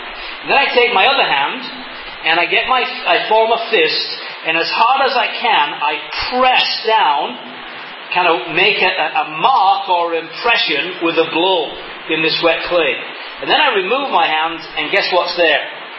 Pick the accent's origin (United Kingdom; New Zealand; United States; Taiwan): United Kingdom; England; moved away; I remember growing up in England, every September time, the churches over there would have a harvest festival.